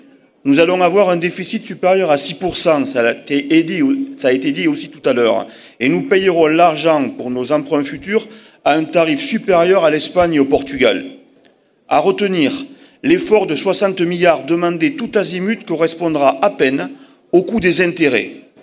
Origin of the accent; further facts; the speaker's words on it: Occitanie, France; Chez nous, dans le Lot, où la population est essentiellement modeste